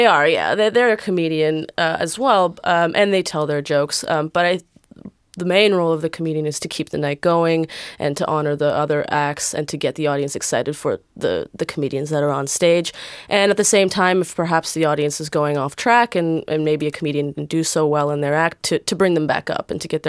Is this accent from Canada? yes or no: yes; Toronto, Ontario, Canada; now in Melbourne, Australia; I come from Toronto, which is a very multicultural city. So it is a little bit more diverse in terms of race, but still not up to par. I found when I came to Melbourne, the racial diversity was a lot less.